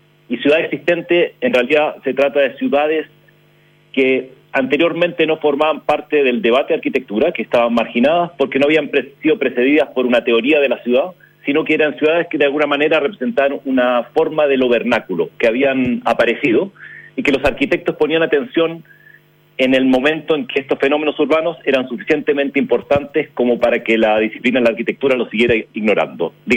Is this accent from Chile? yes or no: yes; Chile; also born or lived in Argentina / United States; soy chileno. Nací en Argentina y he vivido mayor parte de mi vida en Chile y luego una vida extendida en Estados Unidos, lo que te hace un poco de todas partes, ¿no?